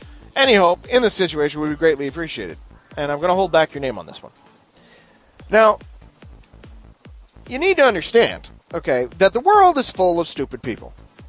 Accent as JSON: {"language": "English", "country": "Canada", "said": "Maybe it's because I'm Canadian."}